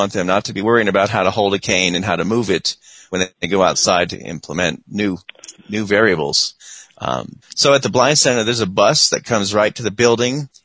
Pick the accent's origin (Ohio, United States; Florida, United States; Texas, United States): Florida, United States; Miami; I grew up in Florida and I should have remembered this, but I didn't.